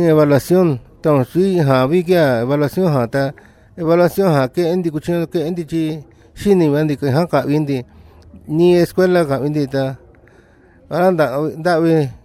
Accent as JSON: {"language": "Spanish", "town": "Ocuapa", "region": "Guerrero", "country": "Mexico", "tie": "born or raised there", "first_language": "Tu'un Savi (Mixtec)", "second_language": "Spanish", "said": "vengo del estado de Guerrero, del municipio de Copanatoyat, mi pueblo natal es Ocuapa. Y nuestra lengua que nosotros hablamos es el tonsabi."}